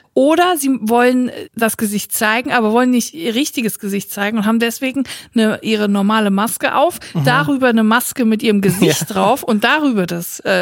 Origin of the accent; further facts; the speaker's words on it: Siegen, North Rhine-Westphalia, Germany; ich bin quasi Landsmann von Martin Semmelrogge. Der hat nämlich mal in meiner Heimatstadt in Siegen im Knast gesessen.